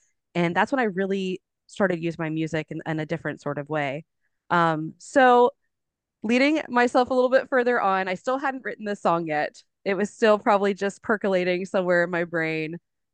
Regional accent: West Virginia, United States; born there; and I live in Morgantown, West Virginia. And I was born in West Virginia, and I'm Appalachian through and through.

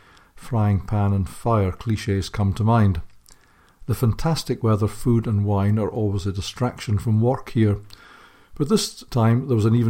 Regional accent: Scotland, United Kingdom; now in England; I'm a Scot, but happy to transfer my allegiance to England, my home at various stages of my life for a total of nearly 30 years.

